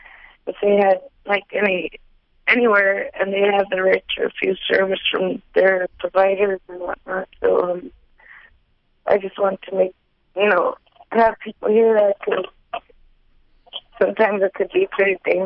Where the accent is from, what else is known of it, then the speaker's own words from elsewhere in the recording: Goodnews Bay, Alaska, United States; I'm from Good News Bay.